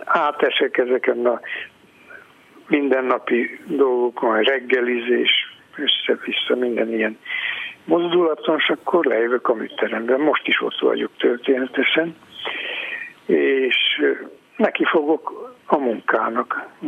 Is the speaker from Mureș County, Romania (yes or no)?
yes; Sovata, Mureș County, Romania; Szovátán lakunk, igen. A legszebb hely a világon. Én Szovátán is születtem, már édesapám is így született 1907-ben